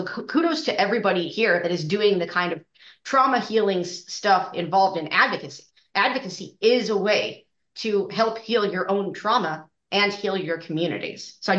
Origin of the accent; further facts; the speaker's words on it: Reno, Nevada, United States; I'm from Reno, Nevada, originally.